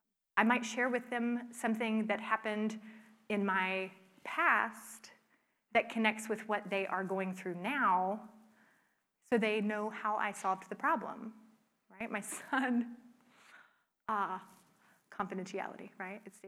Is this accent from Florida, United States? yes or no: yes; Florida, United States; so I grew up in Florida, but I was not a swimmer because before I moved there, I had a couple of really unpleasant swimming experiences in pools.